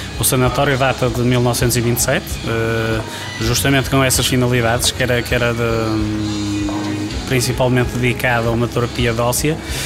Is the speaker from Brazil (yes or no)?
no; Barcelos, Braga, Portugal; Eu era um forasteiro. A minha terra, não é esta. Eu sou natural de Barcelos.